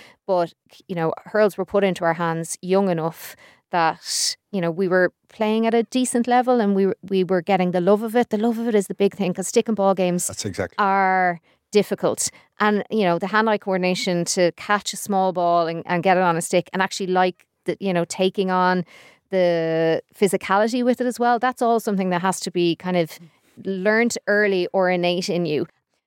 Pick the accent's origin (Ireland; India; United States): Ireland; Leinster; Like, I'm from Kildare.